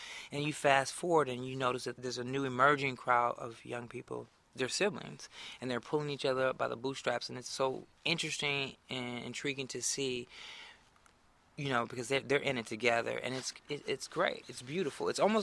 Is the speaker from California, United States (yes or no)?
no; Detroit, Michigan, United States; And I grew up in Detroit, and people always have made some kind of a note to me and ask me, like, what are you mixed with?